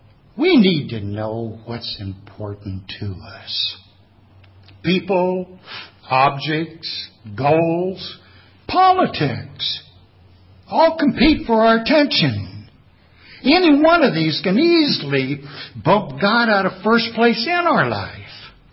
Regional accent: Midwest, United States; now in California, United States; But I'm from the Midwest. I remember when growing up, we had some pretty harsh winters.

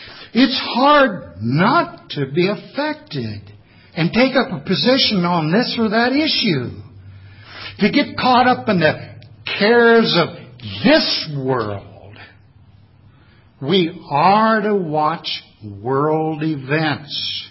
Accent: Midwest, United States; now in California, United States; But I'm from the Midwest. I remember when growing up, we had some pretty harsh winters.

